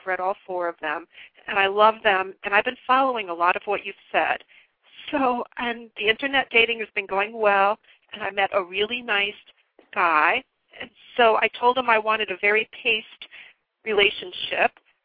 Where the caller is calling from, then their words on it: New Jersey, United States; Hi, Nina. I'm calling from New Jersey.